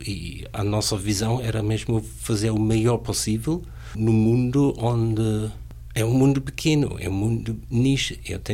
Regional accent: Germany; Portuguese is a second language; moved away as an adult; Inglaterra, porque não foi possível na altura encontrar um sítio para aprender na Alemanha, que é o meu país de origem.

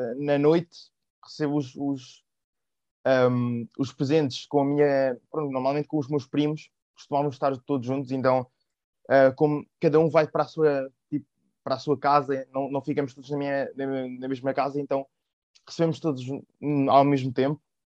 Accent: Extremadura, Spain; Eu sou de Extremadura, que está aqui muito pertinho, muito pertinho de Portugal.

